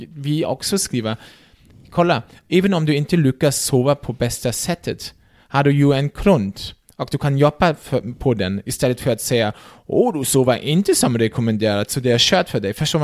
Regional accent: Germany; Swedish is a second language; now in Sweden; eftersom min svenska, det hörs ju, jag är från Tyskland.

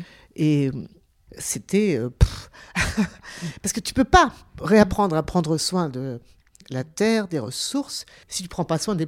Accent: Nouvelle-Aquitaine, France; Alors moi, je suis originaire du Poitou-Charentes

